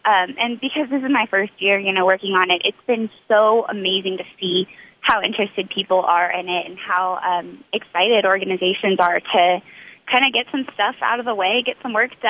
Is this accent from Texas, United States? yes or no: yes; Frisco, Texas, United States; I'm from Frisco, Texas.